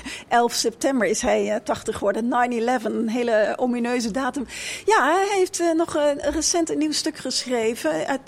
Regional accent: Netherlands; uit Nederland.

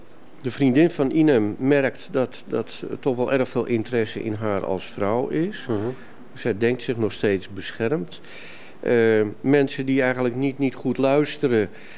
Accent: Netherlands; Ja, die ik als Nederlander natuurlijk helemaal niet ken.

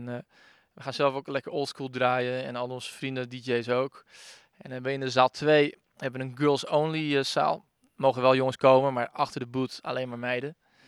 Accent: Castricum, North Holland, Netherlands; waar wij vandaan komen heb je zeg maar kermis, één keer in het jaar. Ja. Ik kom uit Castricum en dat is dan de feestweek.

